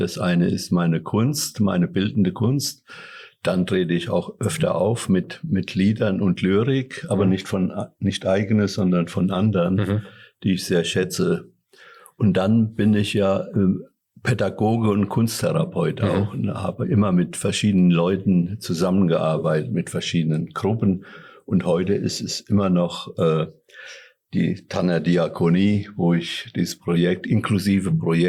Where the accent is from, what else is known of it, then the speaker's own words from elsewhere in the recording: Enspel, Rhineland-Palatinate, Germany; also born or lived in Bad Marienberg; Ich bin im Westerwald geboren, in Enspel im Westerwald bei Bad Marienberg. Das heißt, ich bin in Bad Marienberg geboren und in Enspel aufgewachsen.